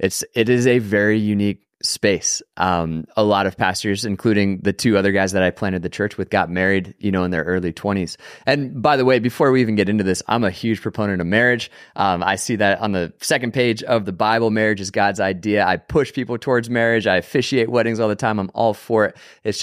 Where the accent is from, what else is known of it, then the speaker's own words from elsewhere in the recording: Colorado, United States; moved away as an adult; now in Austin, United States; I'm the teaching pastor at Red Rocks Austin. And so I'm from Colorado, but moved to Austin, Texas 6 years ago with my brother and our best friend to plant Red Rocks.